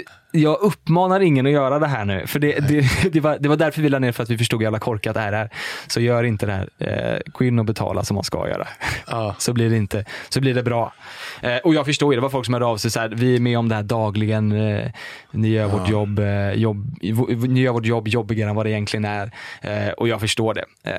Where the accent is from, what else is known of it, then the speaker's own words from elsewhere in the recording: Smögen, Västra Götaland County, Sweden; jag är ju från Smögen, och Oskar hade ställe där, så han var där varje sommar och på helgerna. Så vi båda två är uppväxta på Smögen